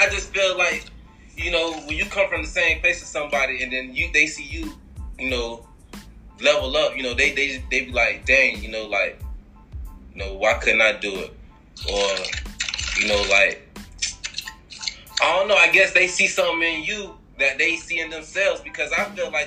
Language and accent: English; Daytona Beach, Florida, United States; now in Atlanta, United States; Originally from Daytona Beach, Florida, you know. I'm in Atlanta, Georgia right now.